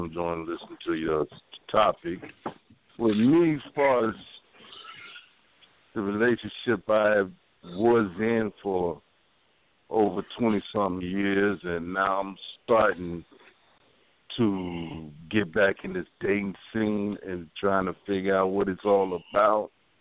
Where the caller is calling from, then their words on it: Mississippi, United States; I'm calling from Mississippi.